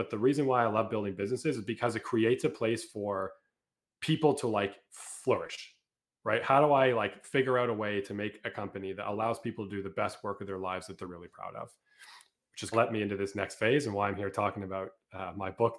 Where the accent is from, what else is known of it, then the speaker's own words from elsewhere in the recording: Toronto, Ontario, Canada; born there; So I was born in Toronto.